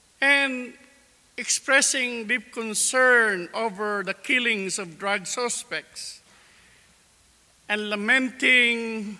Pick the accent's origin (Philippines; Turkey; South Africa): Philippines; now in Canada; Well, I came from the Philippines. I am still a Filipino by blood and a Canadian by choice.